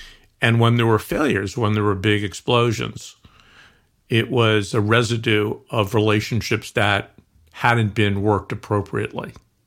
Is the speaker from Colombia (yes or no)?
yes; Colombia; I was from Columbia, so they thought that I was something else.